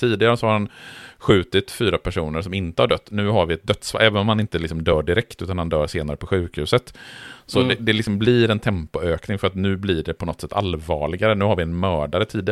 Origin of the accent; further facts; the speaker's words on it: Borås, Västra Götaland County, Sweden; Jag ville bara nämna det som ett exempel från min uppväxt i Borås på 90-talet.